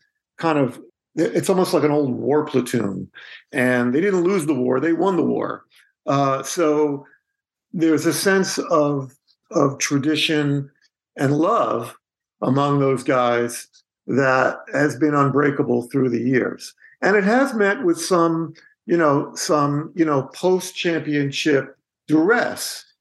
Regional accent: Staten Island, New York, United States; Yeah, I lived in, I grew up in Staten Island, I lived in public housing in a pretty crowded apartment with kids and parents.

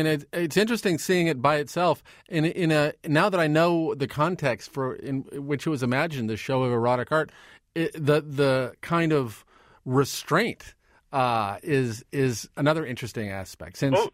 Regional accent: Omaha, Nebraska, United States; who sent his mail art from my hometown, Omaha, Nebraska.

